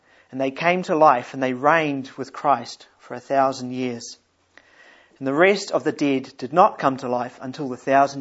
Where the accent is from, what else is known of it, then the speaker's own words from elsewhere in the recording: Germany; accent: German; English is a second language; I think that's how you pronounce it. Not bad. With my German accent, not quite.